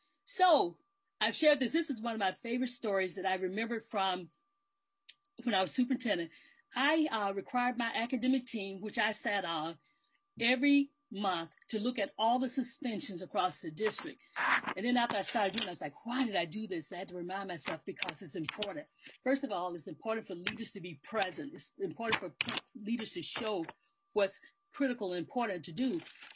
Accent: Alabama, United States; I'm from Alabama, so I use the word snatch when you go and grab something from somebody.

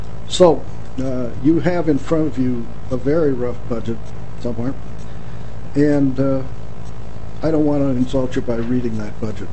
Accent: Dawson, Minnesota, United States; I grew up in Dawson, Minnesota, if any of you remember where Dawson is.

